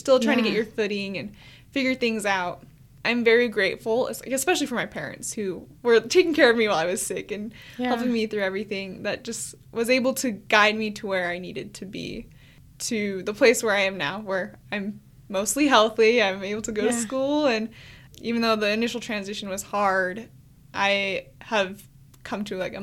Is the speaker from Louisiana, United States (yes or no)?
no; Utah, United States; I was born and raised in Utah, just about 20 minutes from the U